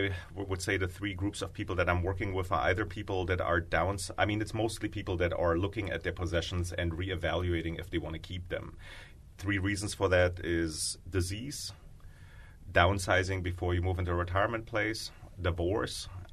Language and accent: English; East Berlin, Berlin, Germany; English is a second language; I grew up in East Berlin, in East Germany, behind the wall.